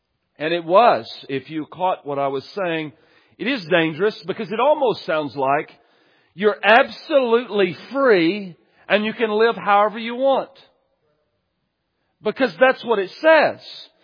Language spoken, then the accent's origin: English; Texas, United States; born there; Like, oh, God should accept me because I was born in East Texas and I'm white.